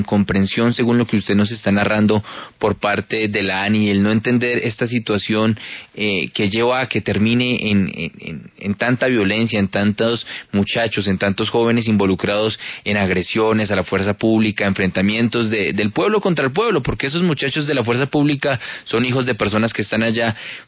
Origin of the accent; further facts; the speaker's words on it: Colombia; realmente nos entristecen a nosotros como colombianos